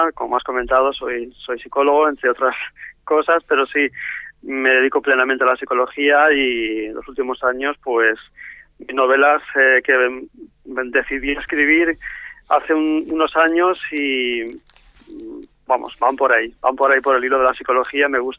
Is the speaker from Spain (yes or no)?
yes; Valencia, Valencian Community, Spain; Soy de Valencia y decidí coger el escenario de Valencia